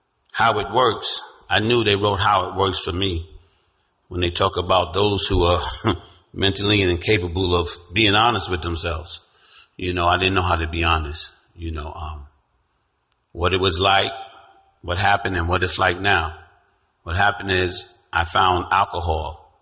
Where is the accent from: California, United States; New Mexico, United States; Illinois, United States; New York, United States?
New York, United States; Brooklyn; I grew up in Brooklyn where there was a liquor store in the middle of the block and a bar in every corner.